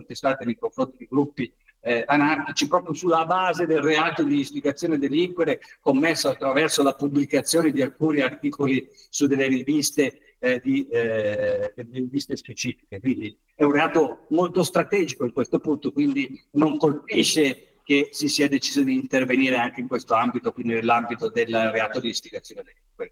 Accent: Milan, Lombardy, Italy; Io mi occupo, sono di Milano

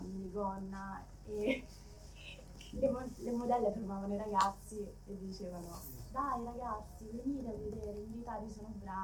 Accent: Lecce, Apulia, Italy; Io vengo da Lecce e sono fuori sede. Ho finito l'anno scorso le scuole superiori

